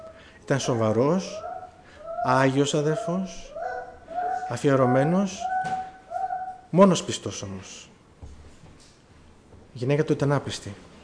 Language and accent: Greek; Germany; first language German; Greek is a second language; Εγώ γεννήθηκα στη Γερμανία, μεγάλωσα στη Γερμανία. Τα ελληνικά μου δεν είναι και τόσο καλά. Η μητρική μου γλώσσα είναι η γερμανική γλώσσα. Και μέχρι τώρα εκεί ζω